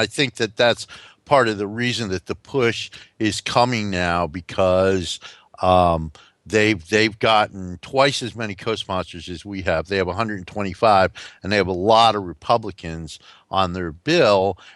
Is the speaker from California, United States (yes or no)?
no; Newark, New Jersey, United States; I grew up in North New Jersey. I grew up in Newark, New Jersey, and that's how New Yorkers used to feel about it.